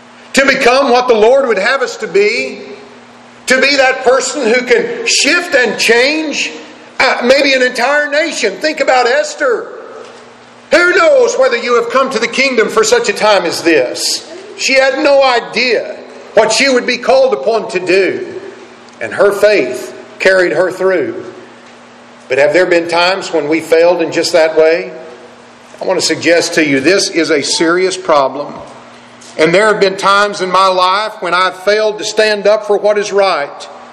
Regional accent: Oklahoma City, Oklahoma, United States; there in the congregation where I grew up in Oklahoma City

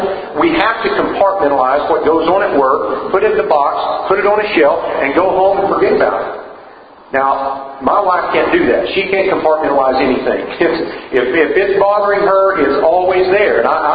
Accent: Tuttle, Oklahoma, United States; the little town where I grew up in Tuttle, Oklahoma.

